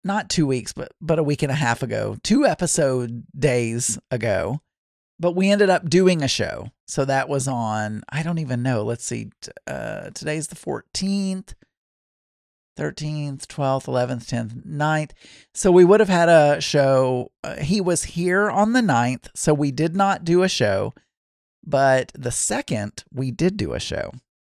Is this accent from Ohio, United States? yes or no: no; Arkansas, United States; accent: Arkansas; Maybe it is my Arkansas accent and it is just an accent thing.